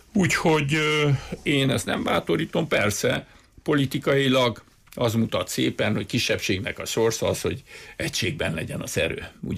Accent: Romania; de azért menjünk el, mert magyarok vagyunk, és azért jobb, ha ott vannak.

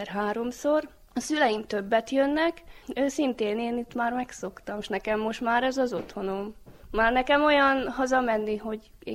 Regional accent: Bíňa, Nitra Region, Slovakia; Bényből. Ez a falucskának a neve. Ez kb. Olyan 15 kilométerre van Esztergomtól, Magyarországtól.

